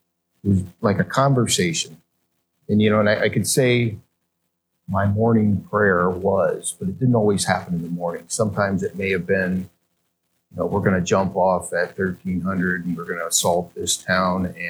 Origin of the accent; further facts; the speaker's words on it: Pennsylvania, United States; I grew up here in Pennsylvania.